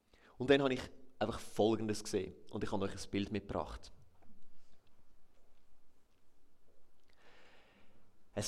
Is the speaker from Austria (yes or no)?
no; Switzerland; Und dementsprechend habe ich halt auch Berge erwartet als Schweizer.